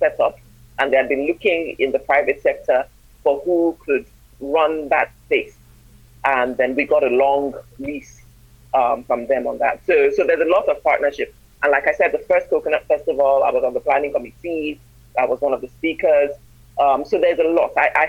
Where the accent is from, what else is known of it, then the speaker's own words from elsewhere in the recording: Ibadan, Oyo, Nigeria; So I'm an Ibadan girl. I grew up in Ibadan.